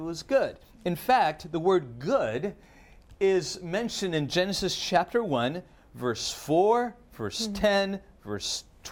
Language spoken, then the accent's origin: English; Argentina; You know, I'm from Argentina.